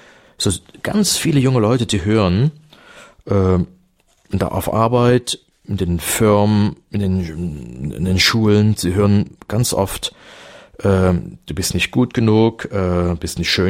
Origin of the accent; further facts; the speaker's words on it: Dresden, Saxony, Germany; Zum Beispiel jetzt Leipzig, Dresden, wo ich herkomme, fast jeden Tag, jede Woche Demonstrationen, Gegendemonstrationen.